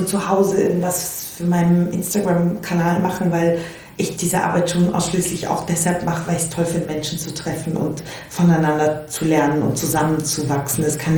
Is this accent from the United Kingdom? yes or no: yes; England, United Kingdom; also born or lived in Belgrade, Serbia; Und ich bin in Belgrad und England aufgewachsen und als wir nach England kamen, da war ich so 4